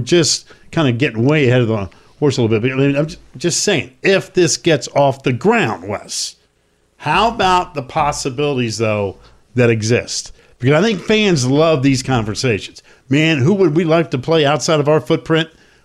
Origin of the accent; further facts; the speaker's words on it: Winston-Salem, North Carolina, United States; My hometown, WSJS Winston-Salem, North Carolina.